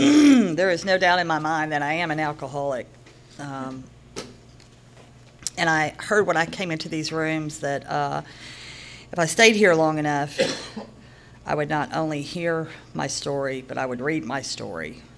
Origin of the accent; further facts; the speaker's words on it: Nashville, Tennessee, United States; born there; they don't believe me when I tell them I'm from the South. I was born right here in Nashville at Baptist Hospital.